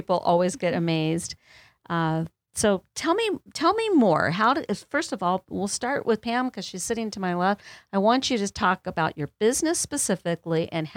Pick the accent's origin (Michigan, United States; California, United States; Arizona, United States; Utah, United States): Arizona, United States; Phoenix; I'm the Arizona native here. So I was born and raised in Phoenix.